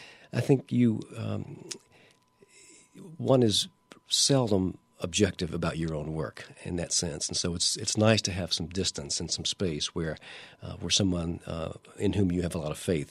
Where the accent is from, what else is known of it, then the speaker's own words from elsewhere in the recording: Oxford, Mississippi, United States; now in Lafayette, United States; I grew up in Oxford, Mississippi, and studied at the University of Mississippi.